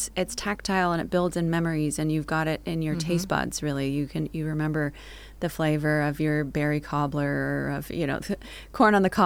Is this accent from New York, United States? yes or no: no; Oregon, United States; I grew up in Oregon, and Pendleton is housed there.